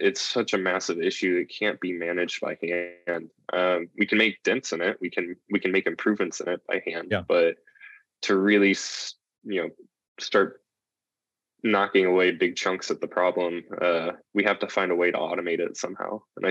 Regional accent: Midwest, United States; I grew up in the Midwest, very far away from being connected to the oceans

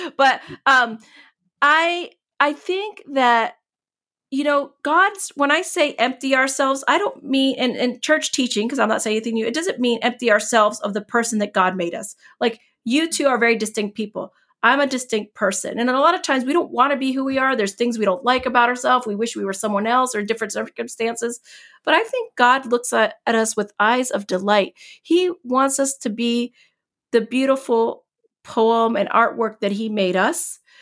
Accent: Puerto Rico; born there; I was born in 1970 in Puerto Rico.

